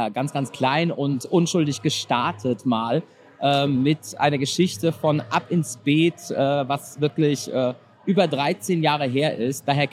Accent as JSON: {"language": "German", "town": "Frankfurt", "region": "Hesse", "country": "Germany", "said": "Ich bin ja Frankfurter Bub, bin ja gebürtig auch Frankfurter."}